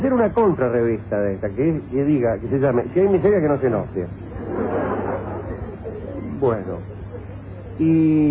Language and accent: Spanish; Caseros, Buenos Aires Province, Argentina; Yo soy de Caseros, ahí no ha ocurrido nada bueno